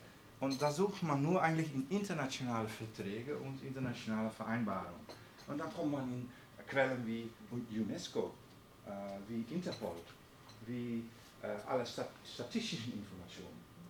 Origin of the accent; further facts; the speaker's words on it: Netherlands; Und ich wollte als Holländer mal sehen